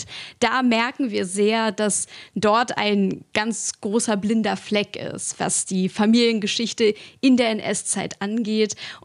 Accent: Ukraine; Man muss zu mir ja auch wissen, ich bin postsowjetisch sozialisiert worden. Ich komme aus der Ukraine.

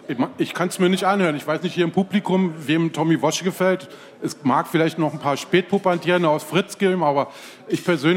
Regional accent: Falkensee, Brandenburg, Germany; ich komme aus Falkensee

